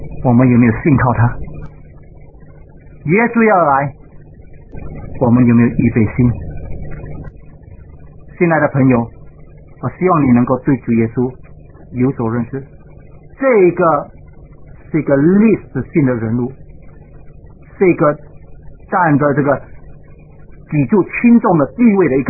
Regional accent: Singapore; 不像我们新加坡人，新加坡人盼望什么？

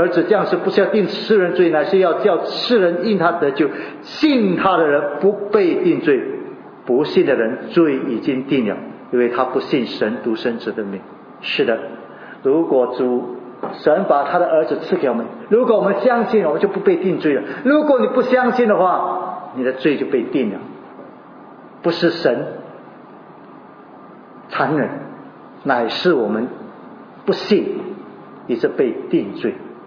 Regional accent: China; 不像我们中国人所谓的这个进入那个地狱里面

